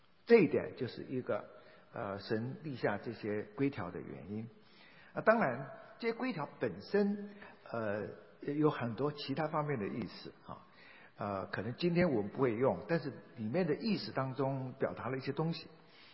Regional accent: Taiwan; 那我们台湾人练起来的话，所有洁净的都是 kosher

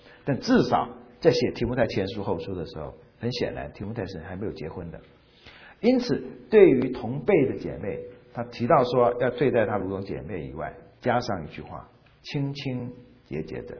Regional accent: Fujian, China; 我不知道这是我们福建人的习俗，闽南人，我是福建闽南人哈

